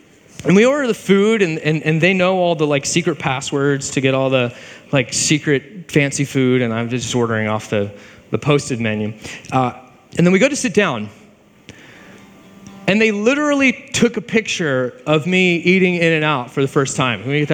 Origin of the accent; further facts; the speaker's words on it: East Coast, United States; So I'm from the East Coast.